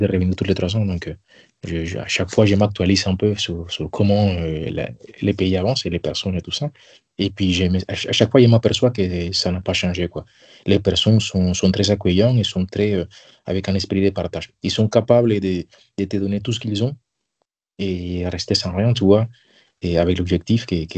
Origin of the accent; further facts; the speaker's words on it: Panama; now in Nantes, France; Je viens du Panama. J'habite actuellement à Nantes.